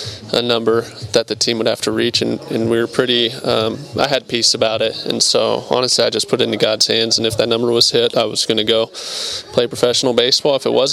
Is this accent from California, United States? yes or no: yes; Anaheim, California, United States; So I grew up in Anaheim and then went to Fullerton High School and then Cal State Fullerton.